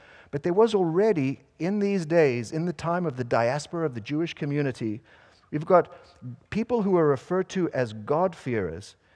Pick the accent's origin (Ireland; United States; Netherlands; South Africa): South Africa; I'm from South Africa.